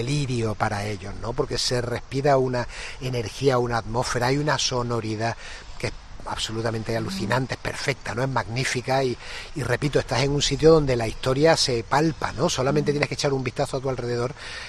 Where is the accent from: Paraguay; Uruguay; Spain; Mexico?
Spain; Andalusia; Así que como andaluces podemos sentirnos muy orgullosos